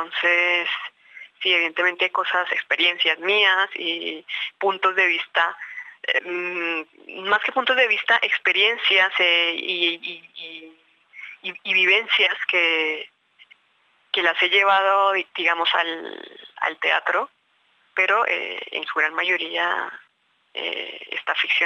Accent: Colombia; evidentemente soy colombiana, porque sé la realidad por la que está atravesando mi país

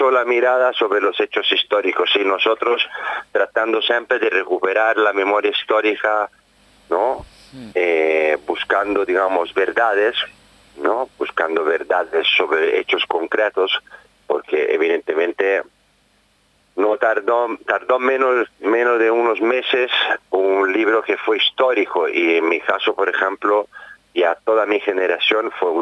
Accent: Italy; now in Casilda, Argentina; como ciudadano italiano y como perteneciente a una tradición militante de izquierda, que son mis bases, mis raíces y mi memoria

